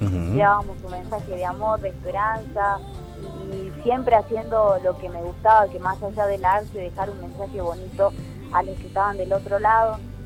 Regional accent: Salta, Argentina; soy salteña y desde muy chiquita como que me empezó a interesar

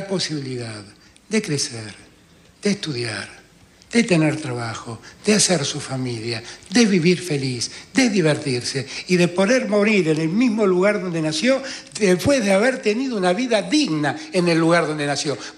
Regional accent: Buenos Aires, Argentina; Yo soy un porteño. Soy feliz de ser un porteño, amo a mi ciudad. Pero soy hijo de un riojano

